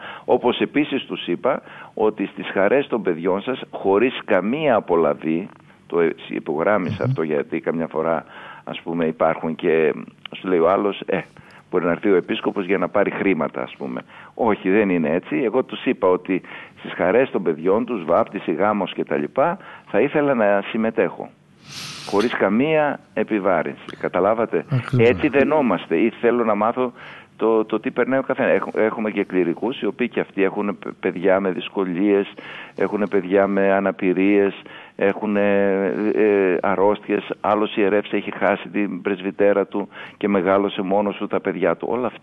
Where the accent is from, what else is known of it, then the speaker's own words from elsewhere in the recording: Kavala, Eastern Macedonia and Thrace, Greece; αν και η καταγωγή μου είναι από την Καβάλα, μια διπλανή Μητρόπολη